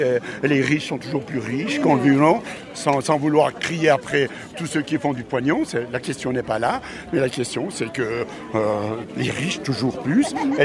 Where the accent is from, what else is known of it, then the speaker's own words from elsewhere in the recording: Auvergne-Rhône-Alpes, France; Je suis de Haute-Savoie, je suis à côté de Saint-Julien-en-Genevois. À Vulbin, c'est exactement.